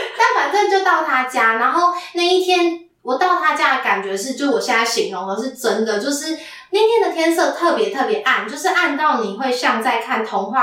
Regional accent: Taiwan; 哦，我们台湾人都洗澡比较快

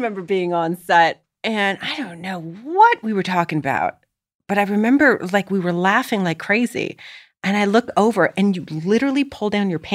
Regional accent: Canada; now in Los Angeles, United States; I think one of the reasons why it does so well back in Canada is because it's so cold.

